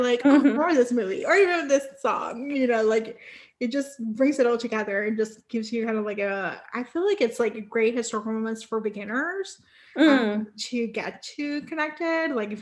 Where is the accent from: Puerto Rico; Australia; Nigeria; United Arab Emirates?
Puerto Rico; I too wrote fan fiction, but I'm from Puerto Rico, so my fan fiction was